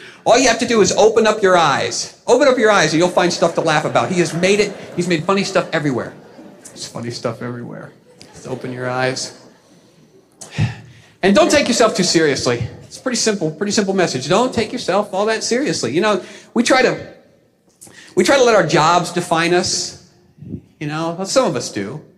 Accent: Indiana, United States; And they find out that I'm from Indiana, which they refer to as flyover country, by the way.

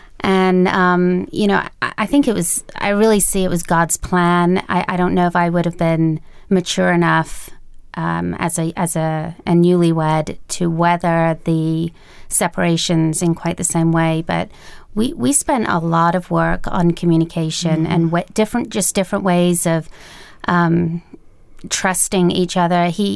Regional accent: England, United Kingdom; I'm a British citizen. I was born and raised in England, so I really had no knowledge of the U.S. military culture at all.

